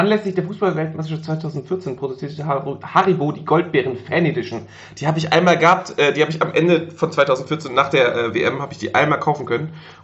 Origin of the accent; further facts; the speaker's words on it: Northern Germany, Germany; bei uns im Norden gab es immer so Waldmeisterbonbons.